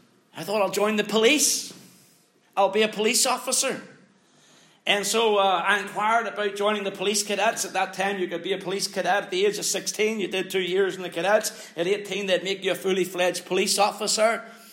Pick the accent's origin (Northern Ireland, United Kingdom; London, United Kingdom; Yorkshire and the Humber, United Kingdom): Northern Ireland, United Kingdom; I grew up in the Troubles in Northern Ireland. Those Troubles started when I was 7 years old, and they more or less finished in my mid-30s.